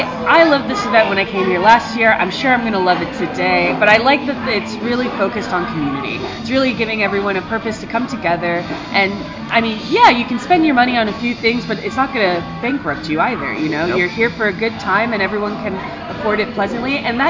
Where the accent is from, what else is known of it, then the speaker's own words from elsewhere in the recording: Miami, Florida, United States; I'm from Miami.